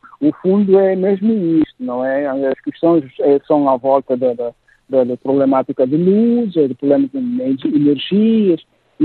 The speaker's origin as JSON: {"language": "Portuguese", "country": "Guinea-Bissau", "said": "como guineense que sou, esse problema ainda é patente na minha terra."}